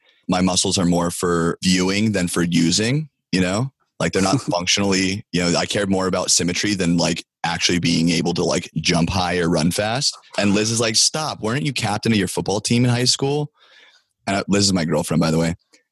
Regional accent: San Diego, California, United States; I grew up in San Diego. So I'm a very rare breed. I'm a born and raised San Diegan.

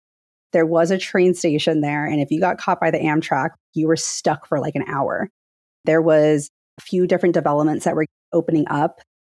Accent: Brea, California, United States; also born or lived in Anaheim; I was born in Anaheim, California. I grew up in the Brea, California area. My childhood was amazing. I grew up in a Mexican household.

